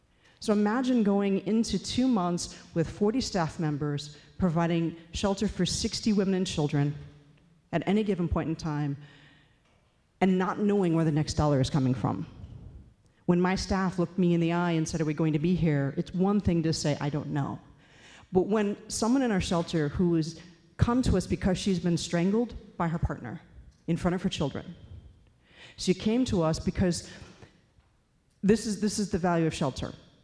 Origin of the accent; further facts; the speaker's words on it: Chicago, Illinois, United States; born there; I'm a double Illini, so I bleed orange and blue. I was born in Chicago. I love the state. And for the first time in my life last week, I was actually embarrassed to be from Illinois.